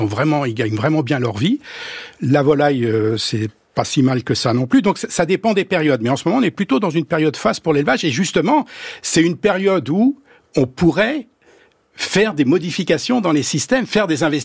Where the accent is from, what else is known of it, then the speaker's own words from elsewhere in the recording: Brittany, France; Moi, je viens de la région de Bretagne